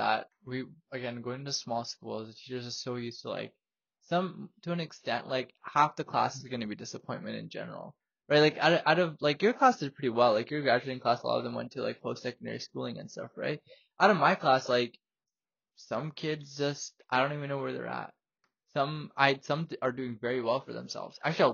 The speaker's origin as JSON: {"language": "English", "country": "Canada", "tie": "born or raised there", "said": "I'm not even Indian. I don't know anything about the culture. I grew up in Canada, fam."}